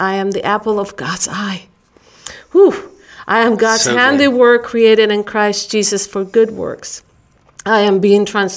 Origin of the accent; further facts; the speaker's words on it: Puerto Rico; I'm from Puerto Rico, I have a strong accent, so a lot of people treated me like I was dumb.